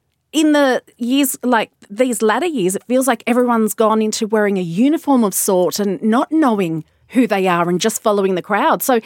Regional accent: Australia; I have a different lived experience because I grew up in Australia.

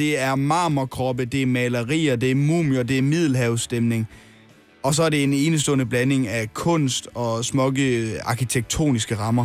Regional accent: Jutland, Denmark; Kasper, vi er jo to jyder.

